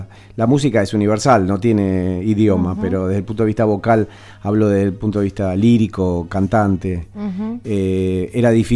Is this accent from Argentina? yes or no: yes; Buenos Aires, Argentina; Soy de Buenos Aires, soy de Buenos Aires.